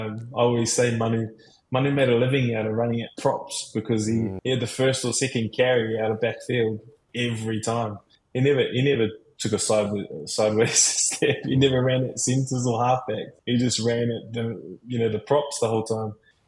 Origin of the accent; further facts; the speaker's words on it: New Zealand; but my family's all Kiwi, so we're all from New Zealand.